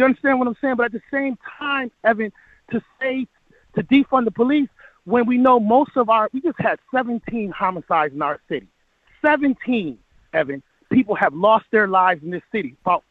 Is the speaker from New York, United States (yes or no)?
yes; Rochester, New York, United States; I'm born and raised in Rochester, very connected to this community every day